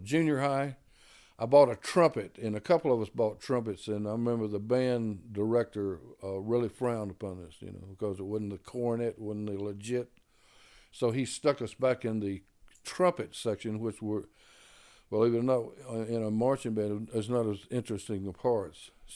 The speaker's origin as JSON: {"language": "English", "town": "Greensboro", "region": "North Carolina", "country": "United States", "tie": "born or raised there", "said": "I'm from Greensboro. I was born here."}